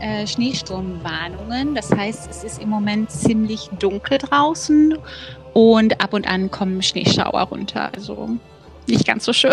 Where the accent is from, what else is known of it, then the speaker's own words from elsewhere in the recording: Bochum, North Rhine-Westphalia, Germany; aus meiner Heimatstadt in Bochum